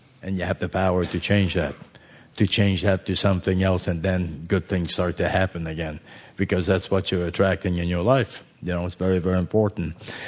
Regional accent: Montreal, Quebec, Canada; When I grew up in Montreal, I was, you know, by the time I was about 6, realizing what was going on around me, my grandmother was helping us to, you know, my mom to raise us.

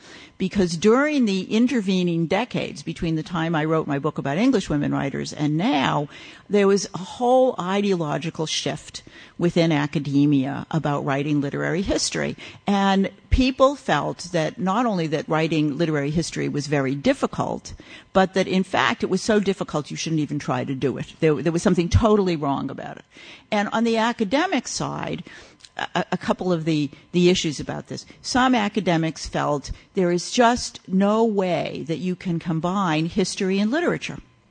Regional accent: Boston, Massachusetts, United States; And I'm a Bostonian by birth. I grew up in the absolute heartland of American literature and culture.

